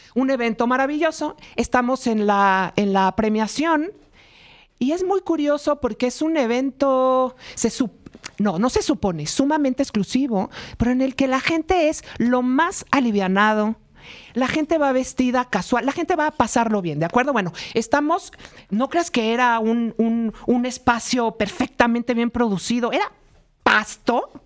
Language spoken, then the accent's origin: Spanish; Mexico; Soy de México, le digo en francés, y amamos en México, Mónaco